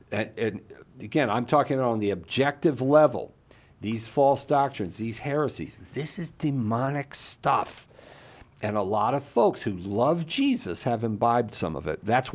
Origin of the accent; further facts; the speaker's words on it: Falls Church, Virginia, United States; also born or lived in Woodbridge; What part of Virginia do you live in? I'm originally from Falls Church, and I lived in Woodbridge for many years. How about you?